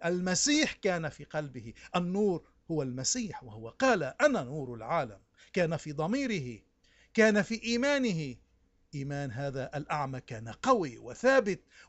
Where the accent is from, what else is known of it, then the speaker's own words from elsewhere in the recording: Lebanon; نحن اليوم كلبنانيين، إن كنا بلبنان أو ببلدان الاغتراب، مشكلتنا الأساسية هي العمى.